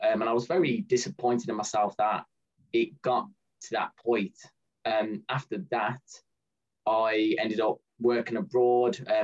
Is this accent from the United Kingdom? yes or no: yes; Tamworth, West Midlands, United Kingdom; So I'm originally from Tamworth. It's a small town outside of Birmingham in the United Kingdom.